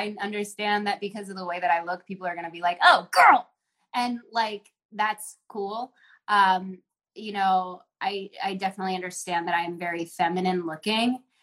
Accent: Philippines; because I have the lovely experience of being a Jew, but also being Filipino and having the most spicy, greasy, oily food ever

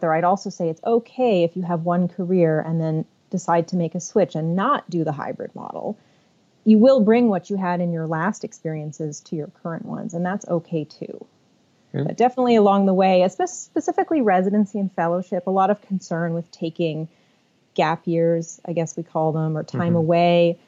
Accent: Canada; I am Canadian

